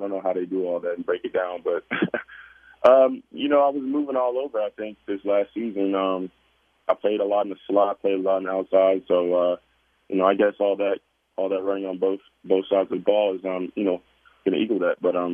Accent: Chicago, Illinois, United States; I mean, I was in and out of Chicago, you know, this is my hometown.

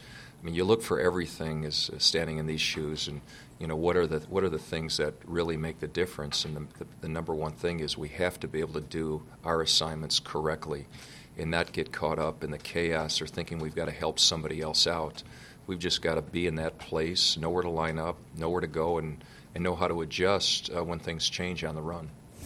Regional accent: Midwest, United States; growing up in the Midwest, you know, I do have a foundation of understanding what these games mean because I've watched them my whole life.

